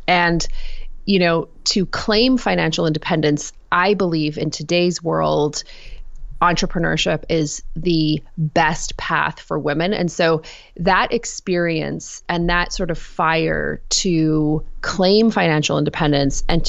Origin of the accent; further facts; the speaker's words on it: United Kingdom; now in Canada; When I was a teenager, you know, I grew up in a household. We immigrated to Canada from the United Kingdom. I'm a biracial woman.